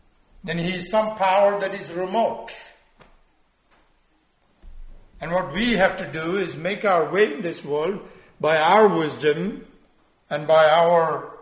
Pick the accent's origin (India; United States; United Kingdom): India; not the kind that I grew up with in India